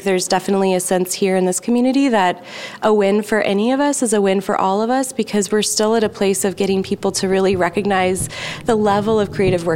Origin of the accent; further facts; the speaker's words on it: Austin, Texas, United States; born there; also born or lived in New York; Yes, I was born in Austin, lived here until I was 2. I was in New York from about 17 to 29 for 12 years, and the draw to come back to Austin was definitely twofold.